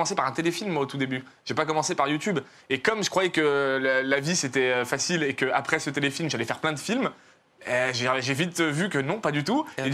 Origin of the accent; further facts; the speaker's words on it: Sétif, Sétif Province, Algeria; born there; Alors, je suis né à Sétif, en Algérie.